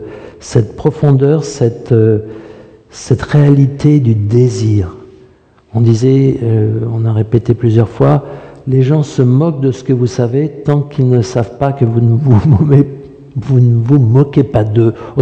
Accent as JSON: {"language": "French", "country": "United States", "second_language": "French", "moved": "yes", "lives_now": "France", "said": "Quand je suis venu des États-Unis avec le désir de partager l'Évangile et que je me suis retrouvé en France avec ces Français arrogants"}